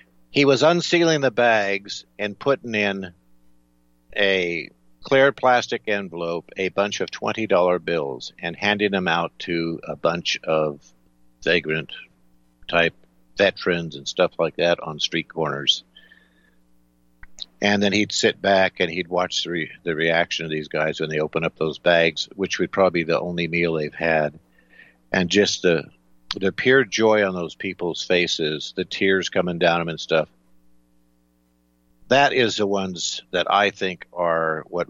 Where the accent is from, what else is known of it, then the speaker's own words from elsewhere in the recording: Las Vegas, Nevada, United States; I remember growing up in Las Vegas.